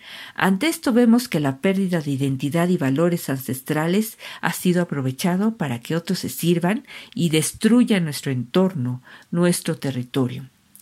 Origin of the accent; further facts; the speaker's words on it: Mexico; la cultura que llegó a decirnos que somos mexicanos